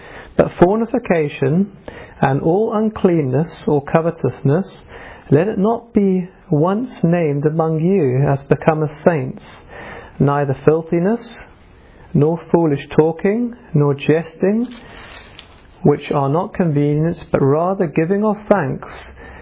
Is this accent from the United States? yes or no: no; Fish Hoek, Western Cape, South Africa; And I remember growing up in South Africa in Fishhoek